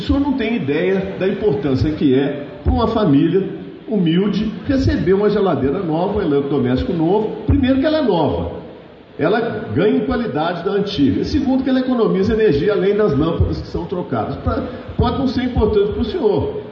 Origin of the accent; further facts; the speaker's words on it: Minas Gerais, Brazil; Governador passa, mas eu sou mineiro, eu tenho orgulho do meu estado.